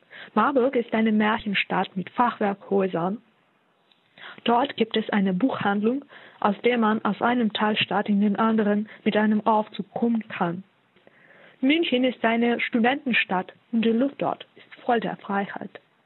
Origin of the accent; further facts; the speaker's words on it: Ukraine; Ich komme aus der Ukraine, bin 1990 geboren und arbeite in einer privaten Sprachschule in Kharkiv.